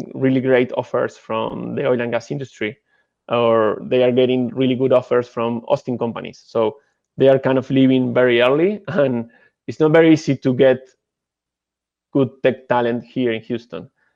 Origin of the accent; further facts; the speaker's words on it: Uruguay; English is a second language; it was weird because I'm from Uruguay